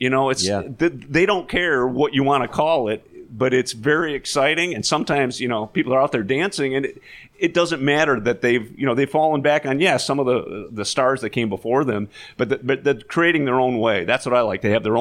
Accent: Grand Haven, Michigan, United States; I grew up in Grand Haven right on the lake, so it's my hometown

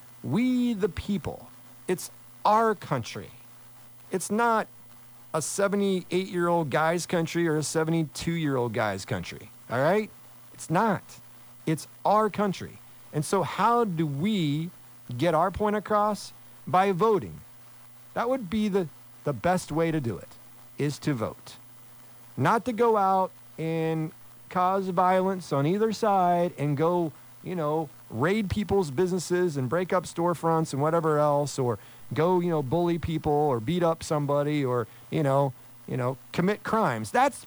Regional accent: Kansas, United States; I'm an American, born and raised in America. I'm a Kansan as well.

